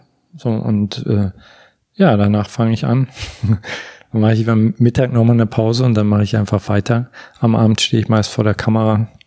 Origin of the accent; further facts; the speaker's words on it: East Germany, Germany; dann raus bin aus meiner kleinen Heimatstadt nach Berlin und habe da eigentlich erstmal erfahren, wie groß die Welt ist. Ich komme aus dem Osten.